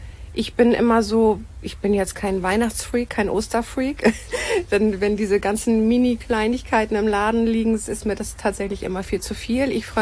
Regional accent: Meldorf, Schleswig-Holstein, Germany; born there; Ich bin tatsächlich geboren in Meldorf. Wir haben lange in Nindorf gewohnt, dann noch in Burg gewohnt und dann bin ich mit meinem Mann noch mal 2,5 Jahre an den Bodensee gezogen.

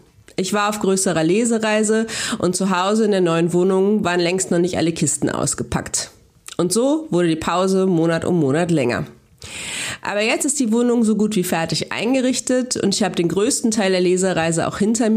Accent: North Rhine-Westphalia, Germany; Zunächst mal bin ich umgezogen, von Hamburg zurück in den Ruhrpott, wo ich aufgewachsen bin.

